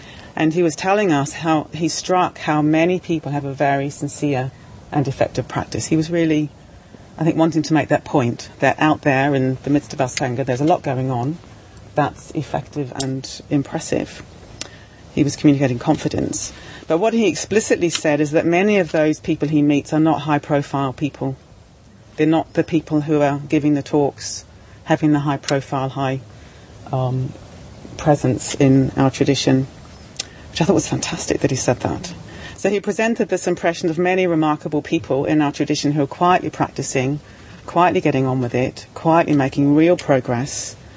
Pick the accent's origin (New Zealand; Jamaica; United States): New Zealand; I'm from New Zealand. I'm 20 years younger, more or less, than Aryamati.